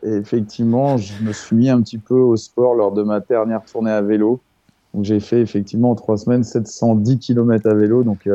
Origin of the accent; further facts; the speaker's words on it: Cluny, Bourgogne-Franche-Comté, France; je suis parti de Cluny, donc en Bourgogne, d'où je viens. Hein, je suis clunisois au départ.